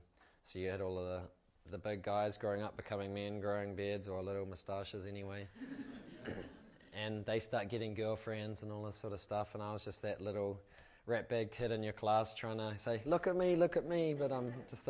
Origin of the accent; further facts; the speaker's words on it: New Zealand; accent: New Zealand; suddenly with my New Zealand accent and whatnot, I abused that situation.